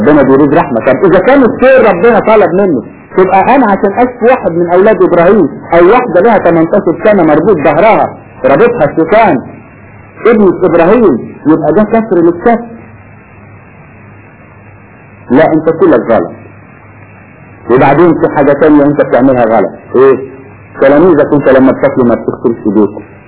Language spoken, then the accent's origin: Arabic; Egypt; عندنا في مصر